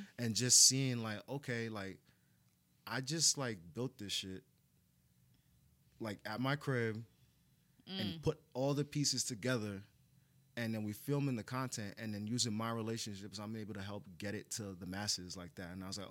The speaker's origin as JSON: {"language": "English", "town": "Spring Valley", "region": "New York", "country": "United States", "said": "I'm from Spring Valley, New York."}